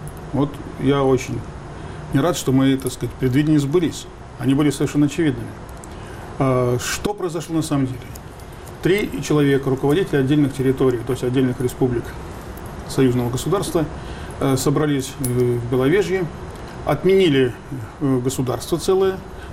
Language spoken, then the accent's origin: Russian; Riga, Latvia; а я житель Риги, вырос в Риге